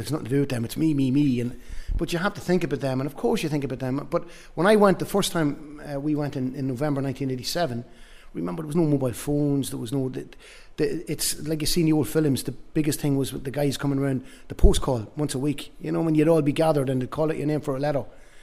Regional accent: Ireland; but we're Irish, and we're very proud to be Irish. Remember, I'm half Italian.

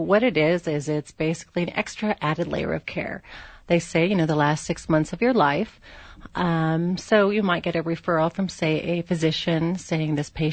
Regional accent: California, United States; now in New Mexico, United States; California.

